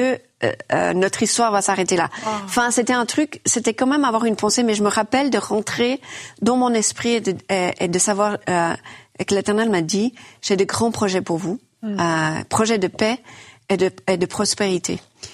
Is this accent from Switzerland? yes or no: yes; Switzerland; On est suisse et on parle français